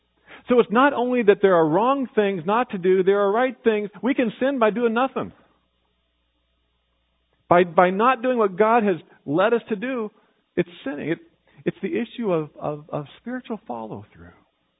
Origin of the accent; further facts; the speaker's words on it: Kansas, United States; I grew up in Kansas. I thought party meant cake.